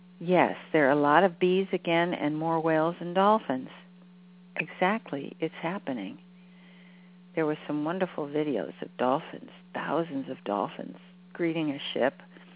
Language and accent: English; Cleveland, Ohio, United States; I grew up in Cleveland. Know it very well.